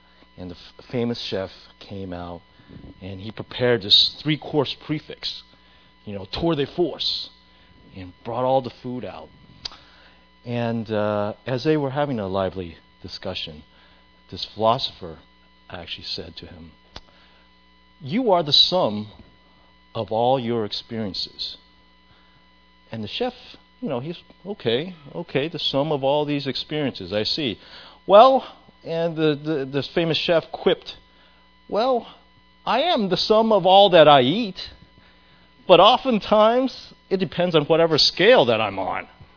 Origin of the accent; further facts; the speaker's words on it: Arizona, United States; In many ways, when I grew up in Arizona. Arizona, you know, is primarily Caucasian. There's a lot of Hispanics there.